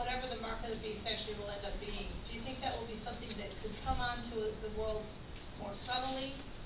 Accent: Wheaton, Illinois, United States; when I was growing up in Wheaton and Visa cards came out, Wheaton, you know, being so religious

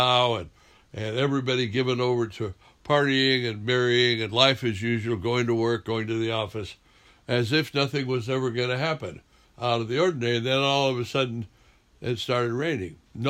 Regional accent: Idaho, United States; And when I grew up in Idaho, the sky gets dark and gray and the wind blows

